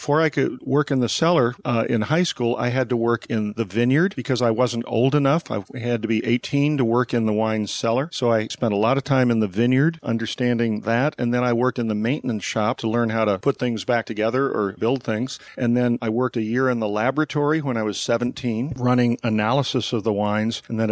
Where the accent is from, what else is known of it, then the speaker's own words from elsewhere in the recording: California, United States; And it was funny because when I'd go to places and say, I'm from Napa Valley, you know what they'd say?